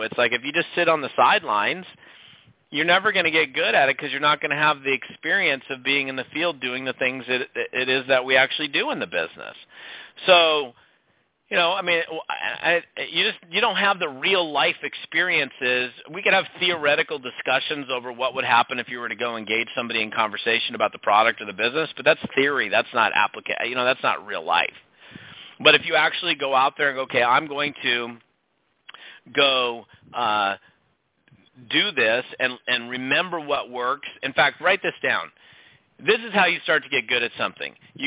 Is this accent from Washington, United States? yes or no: yes; Seattle, Washington, United States; and I'm originally from Seattle